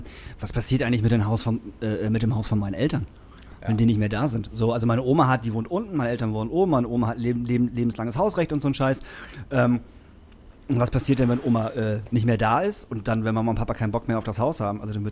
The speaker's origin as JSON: {"language": "German", "town": "Emsbüren", "region": "Lower Saxony", "country": "Germany", "tie": "born or raised there", "also_born_or_lived": "Lingen", "lives_now": "Hamburg, Germany", "said": "Also Emsbüren, wo ich herkomme, dann bin ich nach Lingen gezogen und dann bin ich nach Hamburg gezogen."}